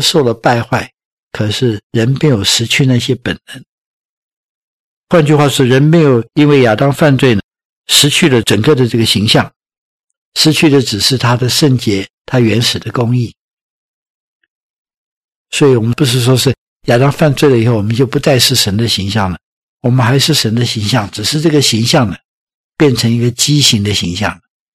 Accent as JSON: {"language": "Chinese", "country": "Taiwan", "tie": "born or raised there", "said": "我记得我年纪小的时候在台湾长大，"}